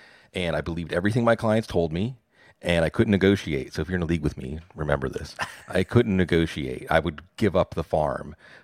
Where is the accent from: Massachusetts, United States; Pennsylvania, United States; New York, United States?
Pennsylvania, United States; Pittsburgh; I'm from Pittsburgh.